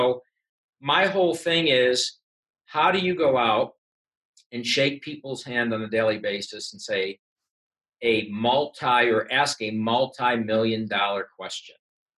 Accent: Buffalo, New York, United States; I grew up in Buffalo, New York, you know, snow country.

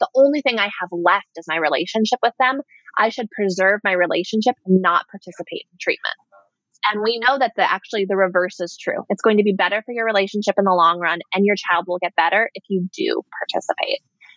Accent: Minnesota, United States; I'm from Minnesota originally, but that's not why I like the study so much.

